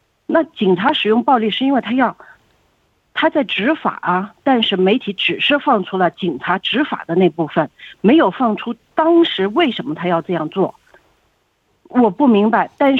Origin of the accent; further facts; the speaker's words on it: Guangdong, China; moved away as an adult; now in Australia; 因为我是广东人。那么我先说一下，我是因为六四，我当年是参加六四的。我因为六四来到澳洲，所以我来了三十年了吧。